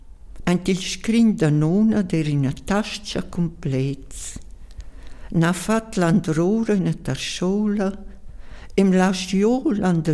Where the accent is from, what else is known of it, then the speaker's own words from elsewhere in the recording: Scuol, Graubünden, Switzerland; first language Romansh; German is a second language; Ich bin im Engadin aufgewachsen, in Schkuol. Und bei uns in der Familie wurde eigentlich nur Romanisch gesprochen. Schweizerdeutsch war, ich würde sagen, meine zweite Fremdsprache. Zuerst kam noch in der Schule dann Deutsch als Fremdsprache.